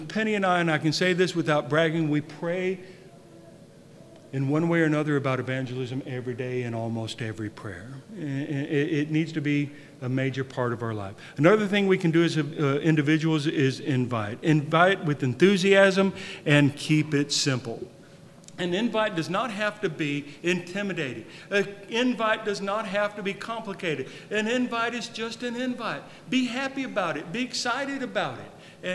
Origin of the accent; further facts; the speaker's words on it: Alabama, United States; I'm from Northwest Alabama.